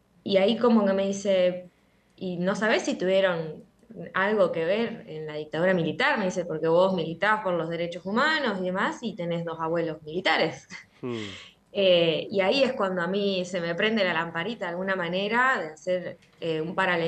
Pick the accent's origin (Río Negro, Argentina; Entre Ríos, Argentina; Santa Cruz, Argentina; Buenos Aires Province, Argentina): Santa Cruz, Argentina; now in Rosario, Argentina; Nací en Santa Cruz, soy del sur en realidad. Mis viejos se fueron a vivir al sur en los 90 y me tuvieron a mí. Y bueno, yo ahora me vine a estudiar a Rosario y bueno, ya van a ser 10 años acá en esta hermosa ciudad.